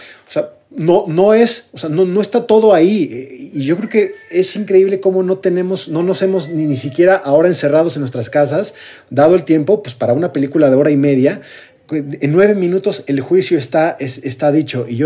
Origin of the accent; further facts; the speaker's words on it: Mexico; somos mexicanos, ¿no?